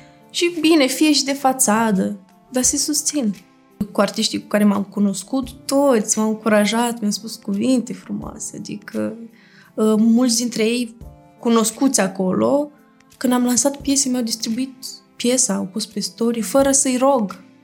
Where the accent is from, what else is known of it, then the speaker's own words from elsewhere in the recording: Moldova; Gata, suntem moldoveni și ne ajutăm reciproc.